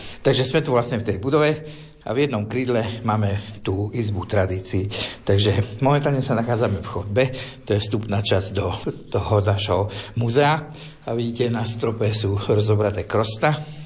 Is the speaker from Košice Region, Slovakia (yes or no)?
yes; Košice, Košice Region, Slovakia; Ja som vlastne Košičan